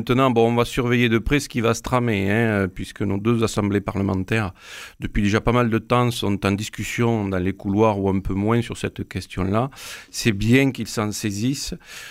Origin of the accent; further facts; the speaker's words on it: Occitanie, France; Éleveur dans le Lot, oui, dans mon pays natal, sur la ferme familiale.